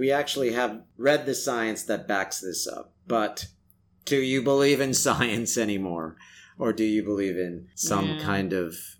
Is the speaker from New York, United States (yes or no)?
no; California, United States; Oh, you know, I'm from California. And is anybody following that my poor beloved home state of California and what they're going through?